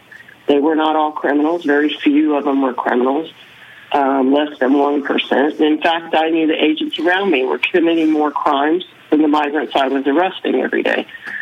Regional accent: Alabama, United States; but basically, I grew up in Alabama, and my family was rife with brutality and abuse.

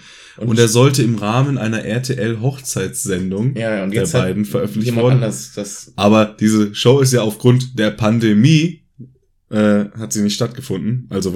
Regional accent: North Rhine-Westphalia, Germany; Und ich komme aus dem Ruhrgebiet und war noch nie da.

